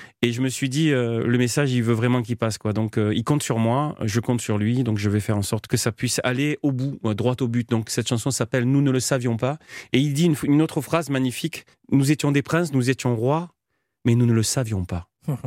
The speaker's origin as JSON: {"language": "French", "country": "France", "said": "je suis français, je suis né ici"}